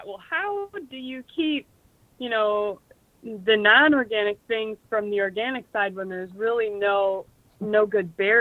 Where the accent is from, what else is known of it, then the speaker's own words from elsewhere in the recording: Michigan, United States; So I'm from Michigan, and that's where I live still now.